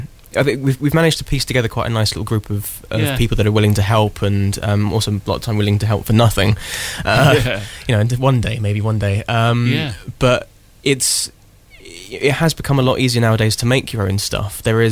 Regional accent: Reading, South East England, United Kingdom; I'm originally from Reading

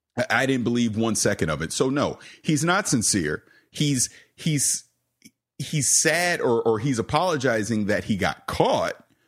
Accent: St. Petersburg, Florida, United States; I'm a grumpy, angry old man from St. Petersburg, Florida. So I'm from the South.

